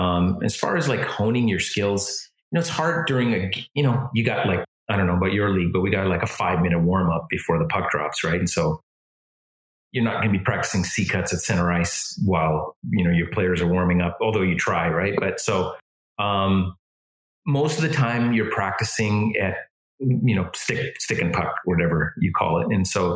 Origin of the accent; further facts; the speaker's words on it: Edmonton, Alberta, Canada; because I mean, I grew up in Canada, and so like hockey's everywhere.